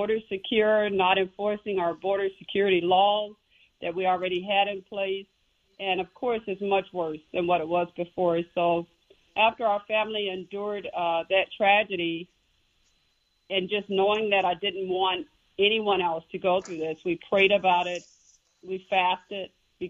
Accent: Jacksonville, Florida, United States; I am from Jacksonville, Florida, born and raised.

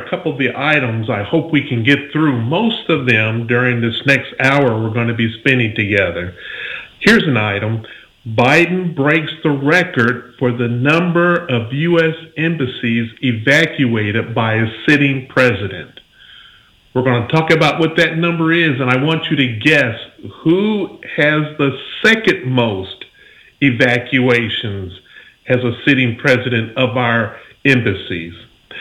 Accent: Pensacola, Florida, United States; I'm from the Pensacola, Florida area.

